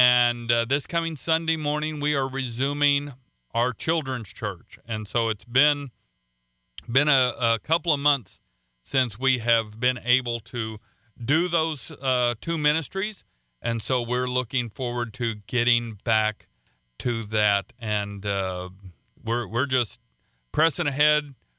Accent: the South, United States; And yes, I am from the South.

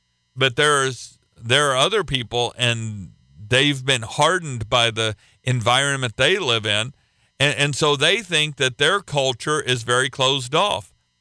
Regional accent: Oklahoma, United States; You know, I come from Oklahoma, but if you took some of the things that we do in Oklahoma and you tried to do them in a mass city in the Northeast, they're going to look at you like you are the strangest person on the planet.

